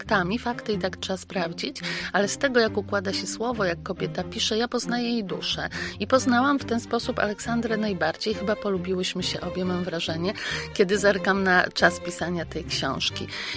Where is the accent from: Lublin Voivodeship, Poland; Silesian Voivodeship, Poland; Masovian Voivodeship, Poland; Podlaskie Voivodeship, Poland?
Podlaskie Voivodeship, Poland; wychowałam się niedaleko Kamiennego Dworu, ostatniego domu polskiego Aleksandry, bo jest on koło Łap na Podlasiu.